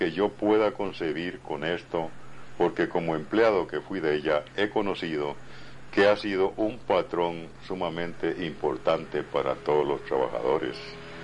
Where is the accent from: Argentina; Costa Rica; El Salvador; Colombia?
Costa Rica; a lo cual yo, en mi manera de sentir como costarricense